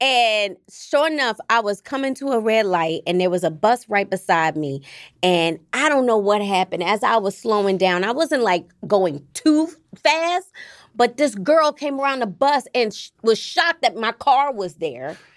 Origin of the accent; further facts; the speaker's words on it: Baltimore, Maryland, United States; I'm from Baltimore.